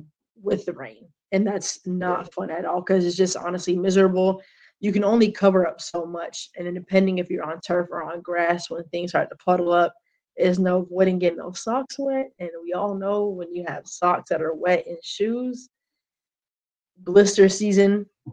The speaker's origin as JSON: {"language": "English", "region": "Florida", "country": "United States", "tie": "born or raised there", "said": "Like, even though I was raised in Florida, I don't like outdoor elements"}